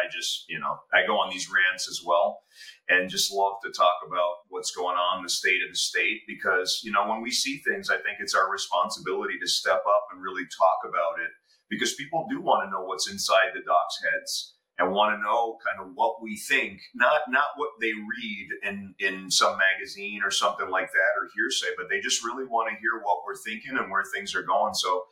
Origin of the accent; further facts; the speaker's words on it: Bronx, New York, United States; I'm a huge New York Jets fan because I grew up in the Bronx.